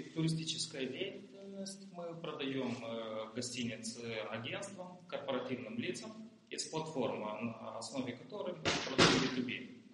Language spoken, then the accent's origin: Russian; Chișinău, Moldova; Я родом из Кишинева.